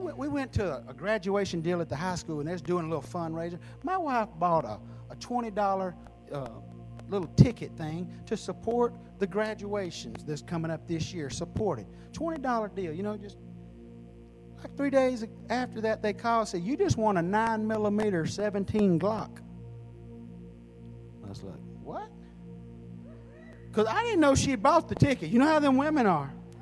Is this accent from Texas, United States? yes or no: yes; El Campo, Texas, United States; we moved back to where I grew up in El Campo